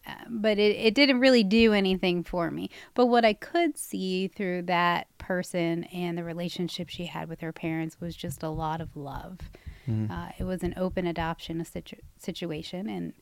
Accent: Cincinnati, Ohio, United States; I was raised in Cincinnati. In an area called Northside, which is kind of in the heart of the city near the University of Cincinnati. So a pretty diverse area.

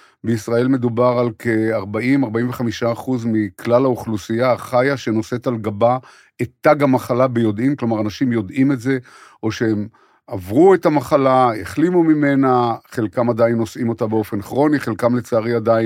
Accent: Haifa, Haifa District, Israel; גדלתי בחיפה של שנות ה-50, העיר הייתה כמעט ריקה מתושבים על צלע הר הכרמל

